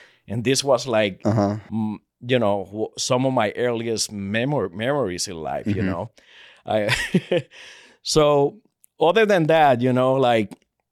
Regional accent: Puerto Rico; I was born and raised in Puerto Rico.

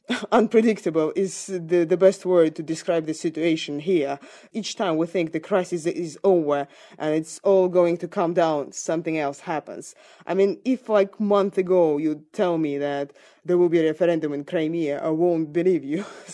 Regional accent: Russia; by my accent, they can judge that I'm from Russia myself

